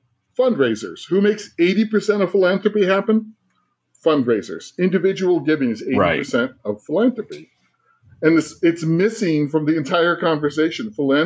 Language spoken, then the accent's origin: English; California, United States; I'm a Chicano from California and a proud father.